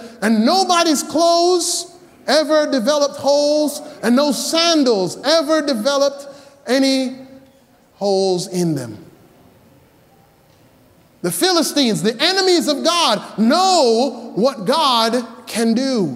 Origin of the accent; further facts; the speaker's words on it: Tampa, Florida, United States; I'm a Buccaneers fan. I grew up in Tampa Bay area